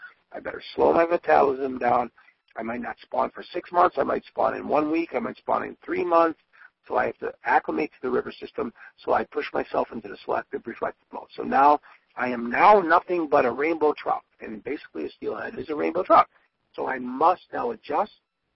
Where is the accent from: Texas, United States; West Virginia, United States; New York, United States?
New York, United States; Growing up in the Niagara Frontier, we used to fish, you know, the Lake Erie, Lake Ontario tributaries.